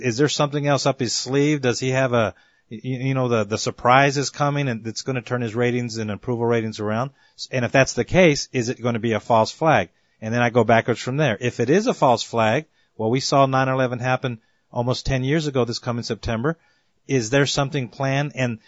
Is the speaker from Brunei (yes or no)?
no; Texas, United States; I'm from Texas. I know what a hurricane is supposed to look like.